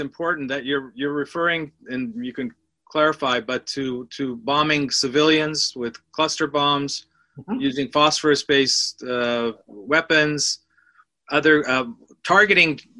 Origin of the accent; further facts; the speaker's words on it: United States; You're an American, I'm an American.